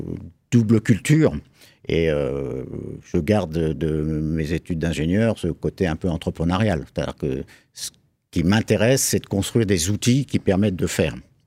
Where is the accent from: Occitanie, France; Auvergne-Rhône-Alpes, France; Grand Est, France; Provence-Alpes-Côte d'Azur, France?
Grand Est, France; Nancy; Ouais, je suis né à Nancy, à la maison.